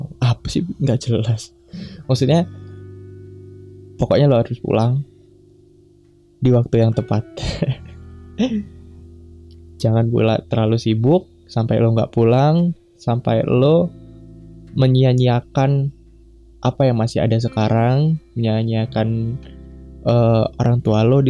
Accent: Sumatra, Indonesia; now in Yogyakarta, Indonesia; gue udah merantau lebih jauh gitu. Gue ada di Jogja sekarang dan gue aslinya dari Sumatera gitu.

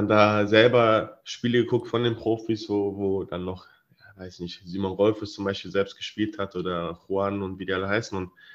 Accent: Cologne, North Rhine-Westphalia, Germany; bin ich in Leverkusen zur Schule gegangen, habe aber noch in Porz gewohnt, in Köln, und bin dann jeden Morgen mit der Bahn, Bus und Bahn zur Schule gefahren.

